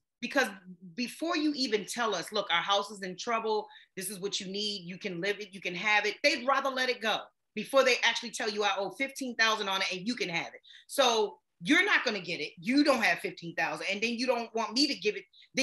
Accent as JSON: {"language": "English", "region": "Maryland", "country": "United States", "said": "I've been to the ocean a million times, I'm from Maryland, like, come on now."}